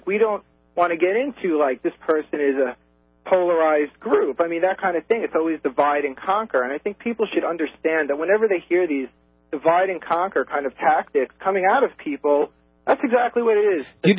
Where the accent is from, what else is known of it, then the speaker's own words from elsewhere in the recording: Brooklyn, New York, United States; So, I grew up in Brooklyn. I'm Jewish. I have nothing to do with 9/11.